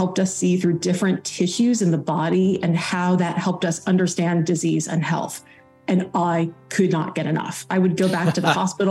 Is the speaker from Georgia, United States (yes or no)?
no; Illinois, United States; But growing up in Illinois, I had wonderful education there through the public school system.